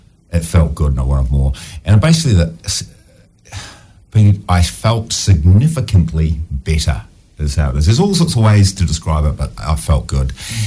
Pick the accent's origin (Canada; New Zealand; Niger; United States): New Zealand; Kapiti Coast, Wellington; basically, I grew up in Kapi Coast.